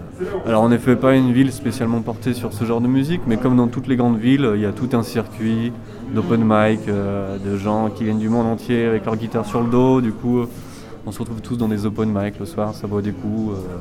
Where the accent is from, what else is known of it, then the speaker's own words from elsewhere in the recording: Lyon, Auvergne-Rhône-Alpes, France; born there; C'est ma ville natale, donc forcément j'ai un bon rapport avec cette ville, et je l'aime, mais j'y suis de moins en moins.